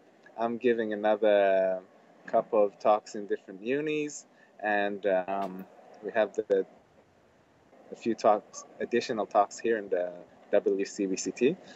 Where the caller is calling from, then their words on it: Melbourne, Victoria, Australia; So today I'm talking from Melbourne, just so everybody will know.